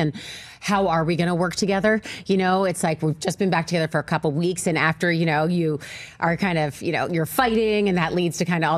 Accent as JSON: {"language": "English", "town": "Cherry Hill", "region": "New Jersey", "country": "United States", "tie": "born or raised there", "said": "I was with my mom, and you know, I grew up in Cherry Hill, which is 10 minutes from Philly."}